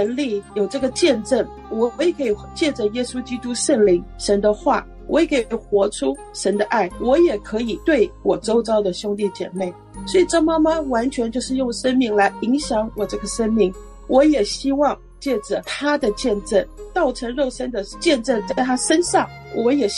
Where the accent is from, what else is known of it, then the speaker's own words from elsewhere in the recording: Hunan, China; 最重要是我们都是老乡，我们都是湖南人